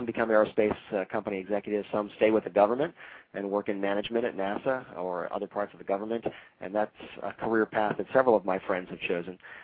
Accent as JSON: {"language": "English", "town": "Essex", "region": "Maryland", "country": "United States", "tie": "born or raised there", "said": "I grew up on the east side of Baltimore, Maryland, in a town called Essex, right next to a big aerospace"}